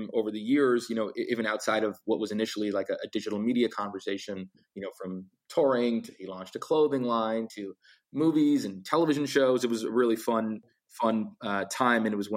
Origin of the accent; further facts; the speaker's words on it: Boston, Massachusetts, United States; I grew up in Boston to come to Los Angeles, you know, very frequently during my college years